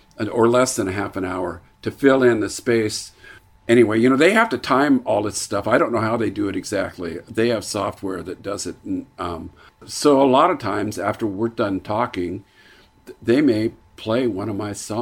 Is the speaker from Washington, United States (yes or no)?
yes; Tacoma, Washington, United States; and we're from Tacoma. It's our hometown, and this is our radio station